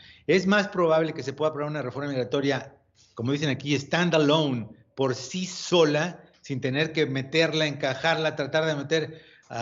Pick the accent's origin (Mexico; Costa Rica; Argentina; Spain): Mexico; Yo soy residente permanente, los dos somos mexicanos